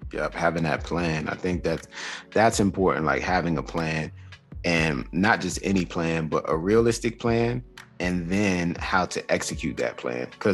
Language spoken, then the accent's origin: English; New York City, New York, United States; growing up in Queens in New York City, everybody was riding for